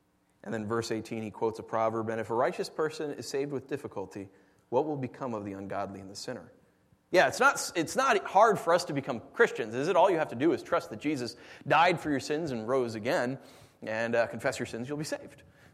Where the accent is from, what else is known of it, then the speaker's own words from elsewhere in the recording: New York, United States; When I was a kid and growing up in New York, we didn't have seatbelts on buses.